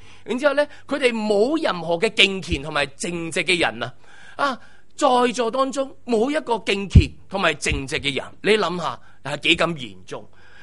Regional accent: Hong Kong; 我们香港人心目中的领袖呢

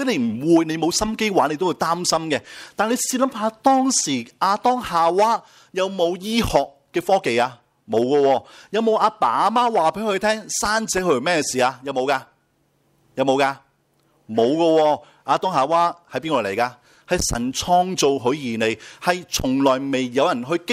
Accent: China; 其實同我中國人一樣咧

